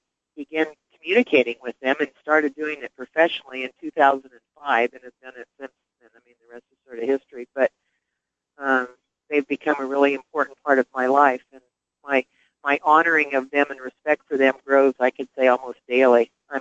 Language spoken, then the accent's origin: English; California, United States; I grew up in the Sacramento Valley in California, and my family had a summer cabin up in the Cascade Mountains near Mount Lassen